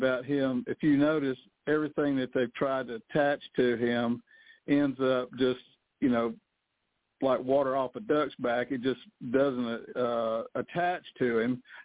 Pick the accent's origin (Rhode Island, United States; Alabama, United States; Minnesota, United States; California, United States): Alabama, United States